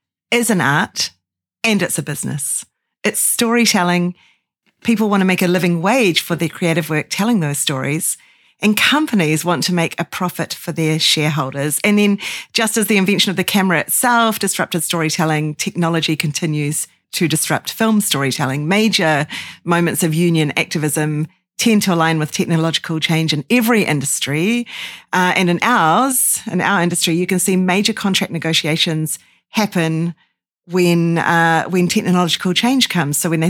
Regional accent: New Zealand; accent: New Zealand; me with my New Zealand accent, that this is very American centric.

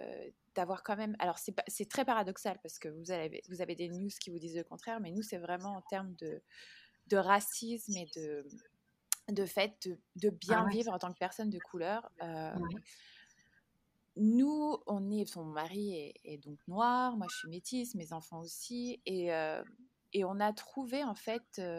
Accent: France; accent: French; now in United States; moi, j'ai un petit accent français quand je parle anglais. C'est pas un problème, je peux être quand même américaine.

